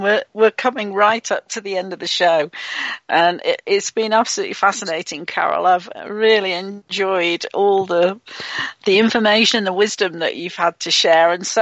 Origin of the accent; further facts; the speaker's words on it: England, United Kingdom; accent: English; I know my English accent doesn't always sound like the right spelling